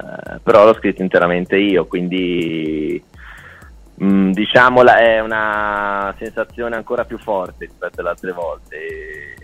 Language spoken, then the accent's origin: Italian; Cremona, Lombardy, Italy; now in Florence, Italy; Ecco, quindi da Cremona, io sono originario di Cremona